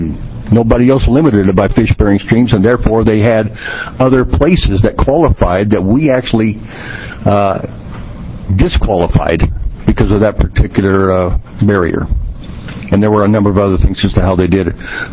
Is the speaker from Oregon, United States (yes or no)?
yes; Pendleton, Oregon, United States; I was born in Pendleton and graduated from Pendleton High School?